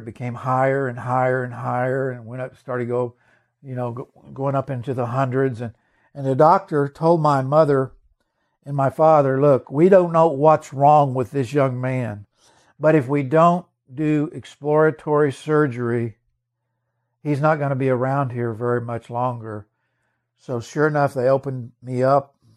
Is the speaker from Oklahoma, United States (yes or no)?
yes; Ralston, Oklahoma, United States; So I decided in the middle of the night to drive from Pawhuska, Oklahoma, to my hometown in Ralston, to my parents' house.